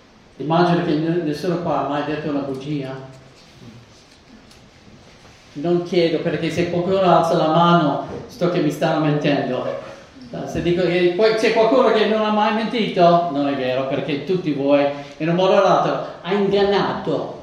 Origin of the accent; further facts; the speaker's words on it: Texas, United States; Io ho frequentato dei campi quando sono cresciuto nel Texas orientale.